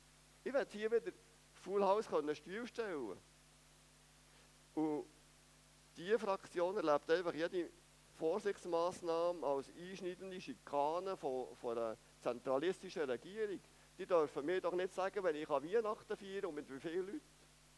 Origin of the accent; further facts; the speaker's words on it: Switzerland; Aus unserer Perspektive als Schweizer, dass wir in einem Land wohnen können, wo es so lange Frieden hat.